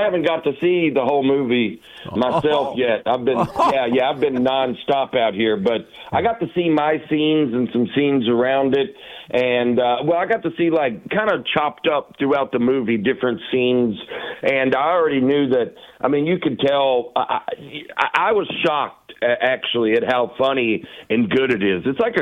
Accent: Alabama, United States; also born or lived in Charleston, West Virginia; I was born in Charleston, and I lived there till I was nine, and then I moved to Alabama.

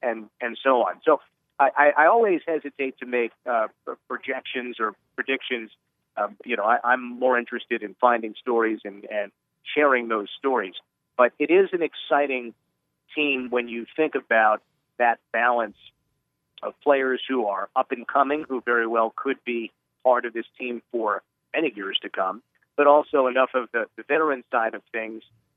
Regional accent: New Jersey, United States; growing up in New Jersey, watching Devils games and Rangers games

